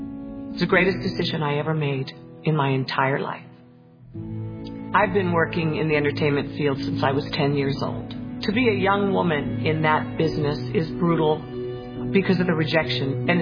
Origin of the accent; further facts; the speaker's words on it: Maryland, United States; also born or lived in Paris, France; I was born in Paris, France, but I grew up in Maryland.